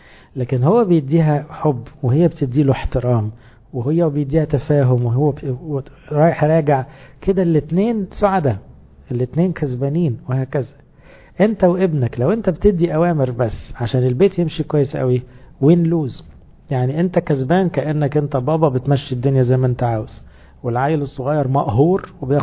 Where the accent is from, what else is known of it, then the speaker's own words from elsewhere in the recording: Upper Egypt, Egypt; انا صعيدي على فكرة